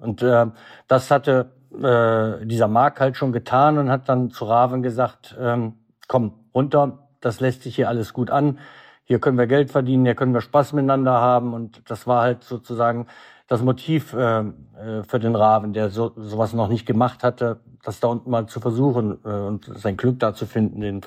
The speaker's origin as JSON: {"language": "German", "town": "Düren", "region": "North Rhine-Westphalia", "country": "Germany", "said": "Ich komme aus Düren"}